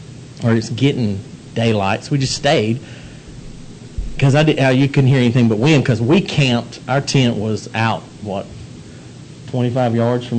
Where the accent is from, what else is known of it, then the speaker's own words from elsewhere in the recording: Mississippi, United States; It's like, reminded me of Hurricane Katrina. I'm from Mississippi, so I lived through that.